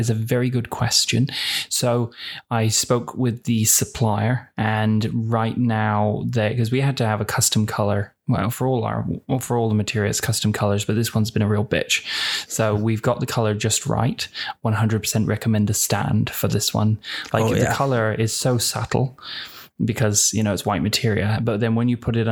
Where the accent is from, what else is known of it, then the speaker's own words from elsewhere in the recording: United Kingdom; I am British. I am a citizen, but I'm not residing in the UK.